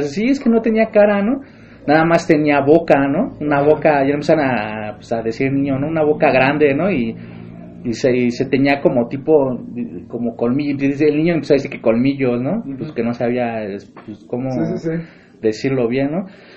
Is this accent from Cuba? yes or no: no; Mexico; Pero así somos los mexicanos, güey.